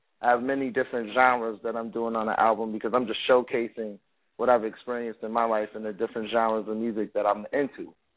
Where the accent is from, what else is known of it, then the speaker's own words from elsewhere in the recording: Gary, Indiana, United States; also born or lived in St. Paul, Minnesota; I'm originally from Gary, Indiana, lived in Minnesota as well, St. Paul